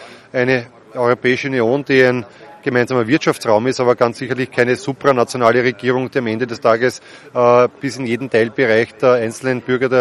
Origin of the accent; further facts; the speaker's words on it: Austria; so wie bei uns in Österreich ein Wahlergebnis im Nachhinein sozusagen verbessert wird